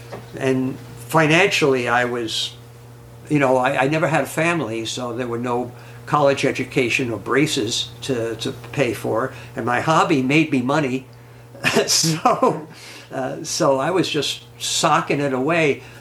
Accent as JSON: {"language": "English", "town": "New York City", "region": "New York", "country": "United States", "tie": "born or raised there", "said": "Grew up in New York City."}